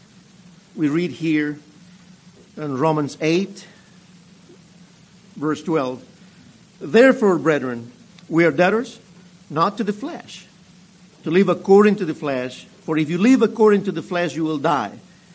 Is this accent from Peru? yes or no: yes; Peru; English is a second language; moved away as an adult; now in United States; I'm originally from the very deep south, as in South America. I'm from Peru. You can probably tell the deep south accent. I've been in the United States.